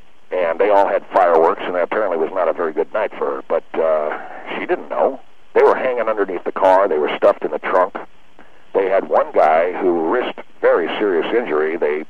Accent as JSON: {"language": "English", "town": "Seattle", "region": "Washington", "country": "United States", "tie": "born or raised there", "said": "I grew up in Seattle, Washington."}